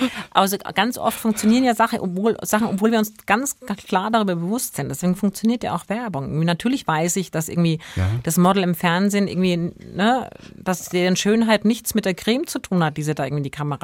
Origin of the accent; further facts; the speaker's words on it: Regensburg, Bavaria, Germany; also born or lived in Nuremberg; Nee, ich bin in Regensburg aufgewachsen.